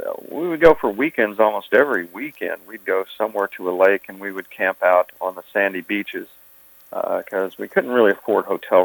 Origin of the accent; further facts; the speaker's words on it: Dallas, Texas, United States; Well, I didn't know any different. I thought growing up there was like anywhere else.